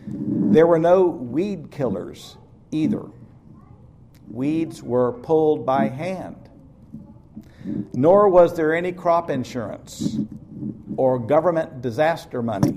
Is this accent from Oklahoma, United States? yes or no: yes; Ponca City, Oklahoma, United States; I was 18 at the time, working on a farm outside my hometown, which is Ponca City, Oklahoma, a town in northern Oklahoma, about 20 miles from the Kansas line.